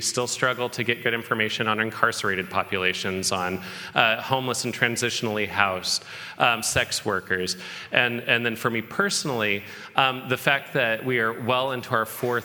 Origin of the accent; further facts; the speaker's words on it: Colorado, United States; I'm from Colorado originally, so I'm very proud of them showing up for that.